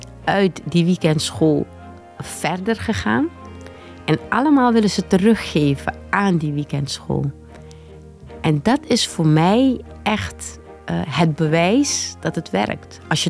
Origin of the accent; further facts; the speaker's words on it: Paramaribo, Suriname; also born or lived in Leiden; now in Netherlands; Ik ben geboren in Leiden, maar op mijn 4e al teruggegaan naar Paramaribo, Suriname, met mijn ouders... Die hebben elkaar hier ontmoet. Ik heb een Arubaanse moeder en een Surinaams-Hindoestaanse vader.